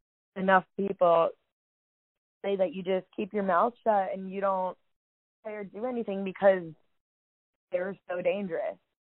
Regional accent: Florida, United States; okay, so I'm from Florida.

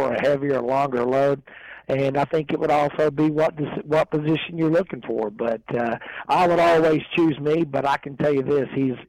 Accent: Plano, Texas, United States; also born or lived in Odessa; me and my brother, we are originally from Odessa, and have a lot of family from Odessa, from the Permian Basin area, you know, and pretty much grew up in that thing, you know, going back and forth between Plano, moving to Plano when I was one

